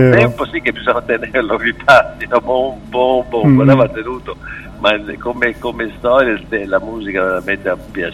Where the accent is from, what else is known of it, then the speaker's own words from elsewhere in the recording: Cremona, Lombardy, Italy; born there; sono una rana padana perché sono nato a Cremona, di una famiglia piacentina, quindi avevo una gamba sul Po a sinistra e un'altra sulla destra, e tra l'altro due regioni completamente diverse l'uno dall'altro.